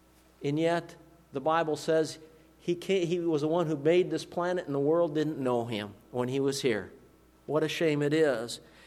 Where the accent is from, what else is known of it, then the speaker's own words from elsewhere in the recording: Duluth, Minnesota, United States; Well, guess what? I'm from Duluth, Minnesota, okay?